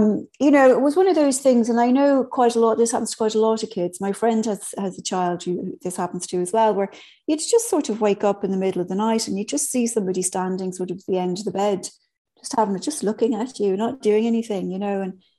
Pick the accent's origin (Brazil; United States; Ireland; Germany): Ireland; Yeah, I grew up in Ireland, you know, when it was still a fairly Catholic country. Well, a very largely Catholic country I grew up in.